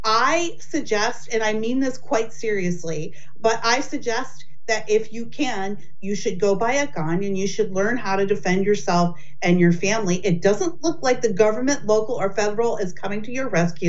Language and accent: English; United States; I have lived in several over the course of my years as an American.